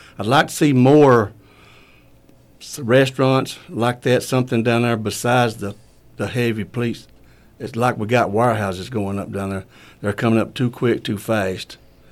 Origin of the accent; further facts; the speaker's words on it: Emerson, Georgia, United States; I've been in Emerson all my life. Born and raised in Bartow County.